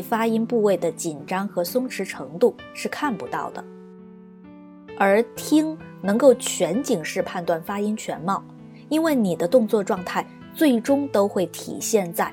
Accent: Fujian, China; 作为来自普通话重灾区的福建人，我是怎么拿到一级甲等的

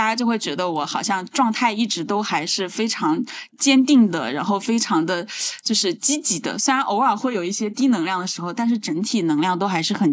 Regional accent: Jiangsu, China; born there; 我本来是在农村出生的，就是我们那个年代，都是、虽然我也才31、32岁，就我们那个年代，其实农村还是比较重男轻女的，就在江苏的农村啊

